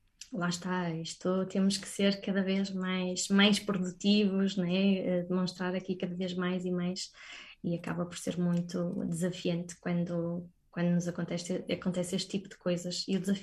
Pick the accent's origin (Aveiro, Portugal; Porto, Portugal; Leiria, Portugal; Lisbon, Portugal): Porto, Portugal; Póvoa de Varzim; de facto a minha infância foi muito passada na Póvoa de Varzim, por exemplo, Vila de Conde.